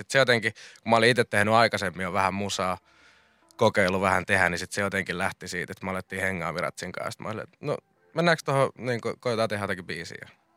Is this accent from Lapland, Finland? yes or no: no; Pori, Satakunta, Finland; me ollaan Porista, mutta me ollaan kuitenkin ihan toiselta puolelta Poria